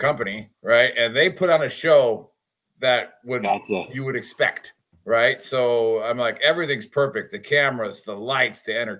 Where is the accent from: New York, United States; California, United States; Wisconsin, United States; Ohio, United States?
Wisconsin, United States; I'm from Wisconsin originally